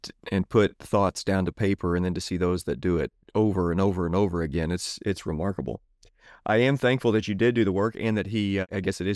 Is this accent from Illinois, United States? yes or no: yes; Illinois, United States; And I'm from the North and in Southern Illinois. I don't really, Illinois is different than, Southern Illinois is different than Chicago.